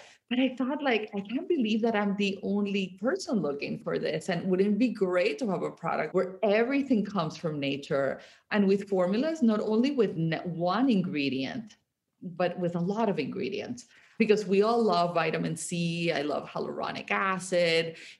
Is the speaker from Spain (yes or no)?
no; Colombia; It's a constant part of our conversations growing up in Colombia, at least.